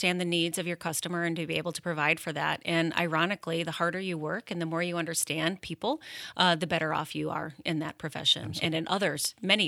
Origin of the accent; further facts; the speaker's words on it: Michigan, United States; you know, I grew up in Michigan, just north of Detroit, and everybody from Michigan tells you exactly where they grew up on their mitten.